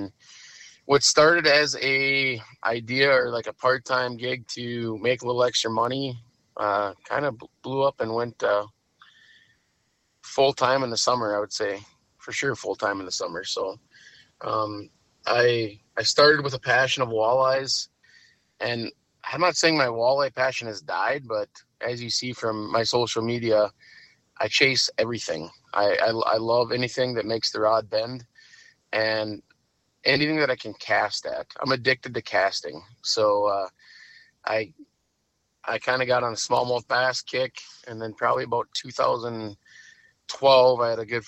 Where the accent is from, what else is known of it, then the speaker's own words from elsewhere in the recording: Minot, North Dakota, United States; Born and raised in Minot, North Dakota, and I really haven't ventured anywhere other than Minot.